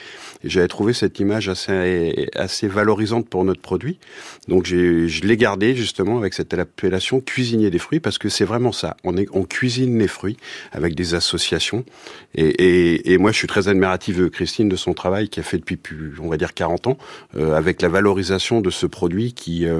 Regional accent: Valognes, Normandy, France; je suis originaire du Cotentin, d'une petite ville qui s'appelle Valognes.

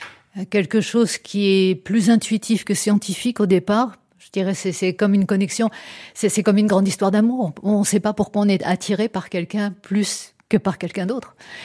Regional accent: La Celle-Saint-Cloud, Île-de-France, France; also born or lived in Bagneux; Je suis née à Bagneux, mais on vivait à la Selle-Saint-Cloud.

